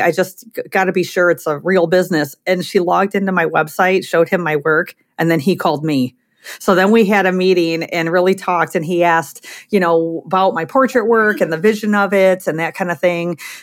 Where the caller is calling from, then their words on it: Crown Point, Indiana, United States; I'm in my studio here in Crown Point, Indiana, which is a part of Chicagoland.